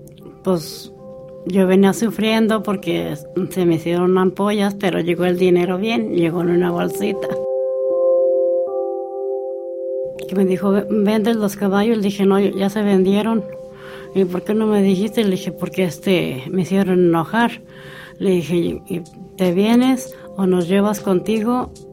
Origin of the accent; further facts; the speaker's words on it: Mexico; moved away as an adult; Vine de México en el 90. Cuando me vine, me traje a mis cuatro niños.